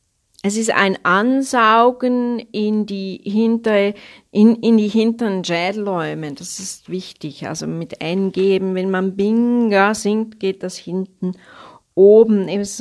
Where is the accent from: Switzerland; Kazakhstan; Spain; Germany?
Switzerland; Also ich bin eine Schweizerin